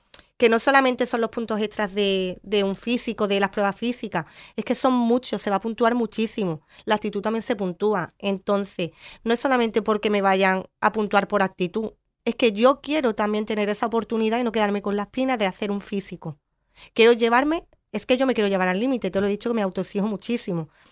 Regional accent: Valencia, Valencian Community, Spain; o yo, por ejemplo, que soy Valencia

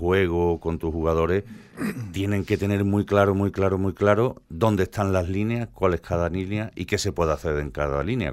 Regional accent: Jerez de la Frontera, Andalusia, Spain; en Jerez, mi tierra, ya tiene dos campos de rugby espectaculares

